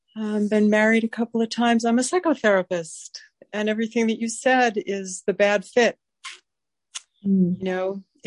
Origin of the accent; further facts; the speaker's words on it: New York, United States; now in Maine, United States; I'm sitting in the mid-coast of Maine. The ocean is about 300 feet that way in a tiny little house. From born and raised on Long Island in New York. I've been moving all my life